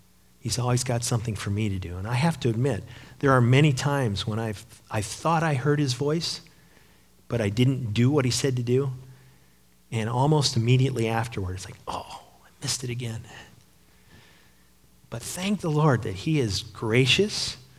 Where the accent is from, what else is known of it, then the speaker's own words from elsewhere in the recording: Chardon, Ohio, United States; You know, I'm from Chardon.